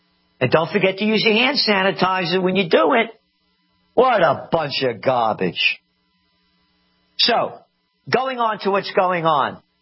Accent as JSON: {"language": "English", "country": "United States", "said": "I am an American. I'm born to be free."}